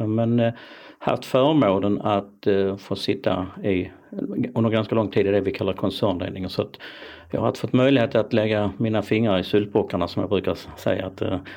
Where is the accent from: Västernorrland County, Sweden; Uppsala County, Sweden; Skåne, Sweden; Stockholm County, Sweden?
Skåne, Sweden; jag fyller 63, genuin skåning, är väl rätt så kort i rocken, lite välmående, som en sann skåning ska vara.